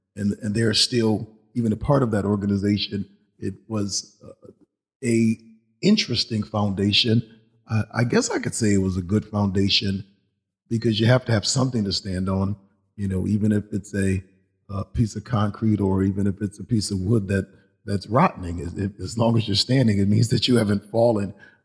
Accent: Hartford, Connecticut, United States; I grew up in Hartford. I was born at Mount Sinai Hospital, right on Blue Hills Avenue, and I grew up on Thomaston Street

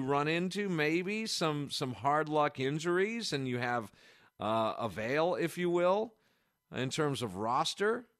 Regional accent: Kenosha, Wisconsin, United States; calling from Kenosha. And being my hometown, I would recommend those of you in that area check out a Kingfish game when you get a chance.

